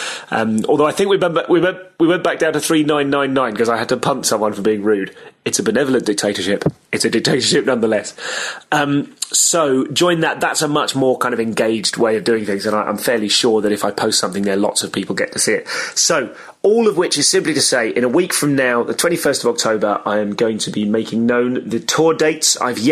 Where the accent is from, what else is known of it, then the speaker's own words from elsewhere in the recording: England, United Kingdom; I'm too English. I'm too self-deprecating.